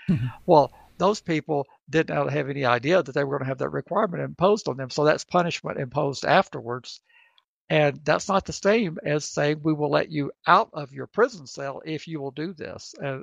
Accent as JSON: {"language": "English", "region": "the South", "country": "United States", "accent": "Southern", "said": "He could probably do a better job with my Southern accent than I can do with his."}